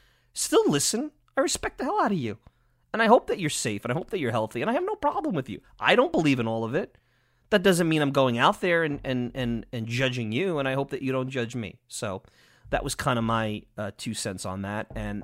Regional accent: Long Island, New York, United States; Again, I'm biased from Long Island

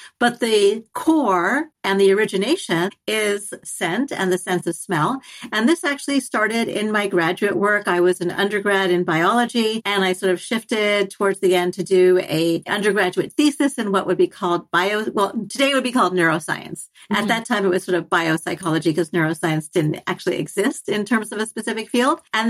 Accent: Canada; now in United States; I'm Canadian. I'm dual citizen.

